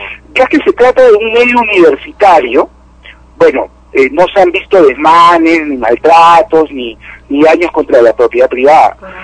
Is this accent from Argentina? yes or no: no; Peru; eso va a hacer de que en lugar que sea algo positivo para nosotros como peruanos